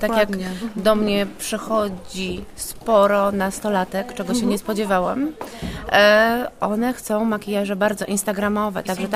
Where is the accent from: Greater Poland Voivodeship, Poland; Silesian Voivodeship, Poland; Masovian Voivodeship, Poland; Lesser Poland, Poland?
Masovian Voivodeship, Poland; Okolice Wołomina.